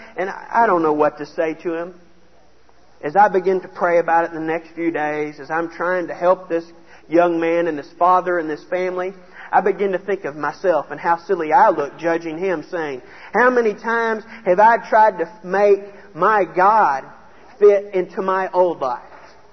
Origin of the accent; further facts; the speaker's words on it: Dallas, Texas, United States; I grew up in Dallas. We'd make the trek about twice a year out to Wolf City.